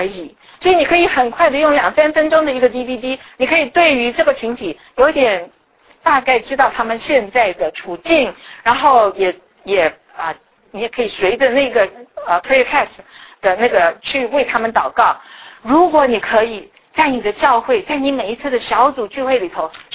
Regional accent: Taiwan; 就好像我们在我们从台湾来的知道

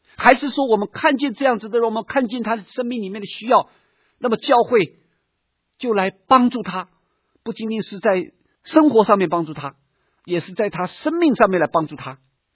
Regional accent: China; 我要再一次的提醒我们中国人，可能比较需要操这方面的操练

